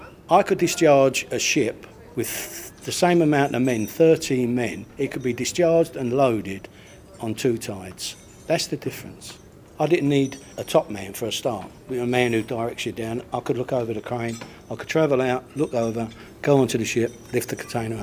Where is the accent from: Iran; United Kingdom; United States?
United Kingdom; Rotherhithe, London; Where we grew up in Rotherhithe, we never...